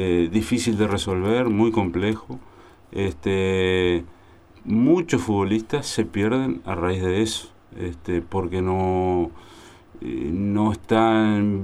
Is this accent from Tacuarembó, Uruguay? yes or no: yes; Paso de los Toros, Tacuarembó, Uruguay; moved away as an adult; now in Montevideo, Uruguay; Yo vengo del interior, yo soy nacido y mis primeros años de estudios lo hice en Paso de los Toros, en mi ciudad natal. Y vine exclusivamente a hacer el ICEF a Montevideo